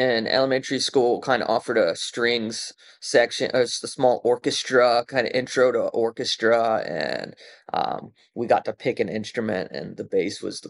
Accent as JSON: {"language": "English", "town": "Baltimore", "region": "Maryland", "country": "United States", "said": "Me and the drummer still live in Baltimore, and I'm from Baltimore, and so is the drummer, so."}